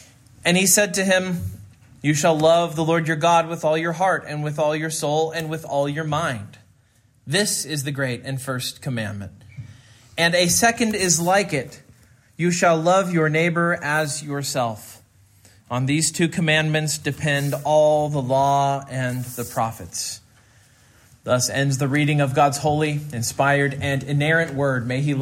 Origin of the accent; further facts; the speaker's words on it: Kansas, United States; I grew up in Central Kansas, and growing up as a high schooler, there was one kind of music I was allowed to listen to in my house